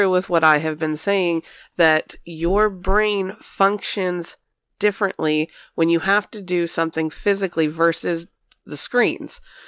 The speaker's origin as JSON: {"language": "English", "region": "Florida", "country": "United States", "tie": "born or raised there", "said": "Well, you know, growing up in Florida and having, you know, a family member who worked at his house"}